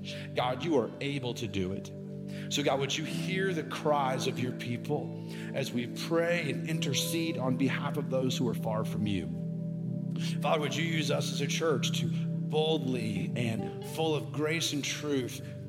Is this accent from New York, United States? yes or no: no; Kentucky, United States; growing up in Kentucky, it is the desire and goal of most boys to one day wear the great jersey of the blue and white with Kentucky across the chest.